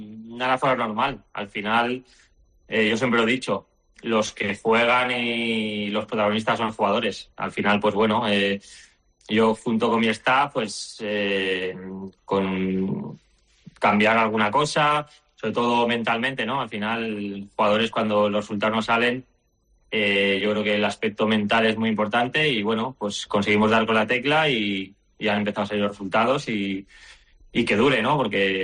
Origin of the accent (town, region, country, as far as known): Castellón de la Plana, Valencian Community, Spain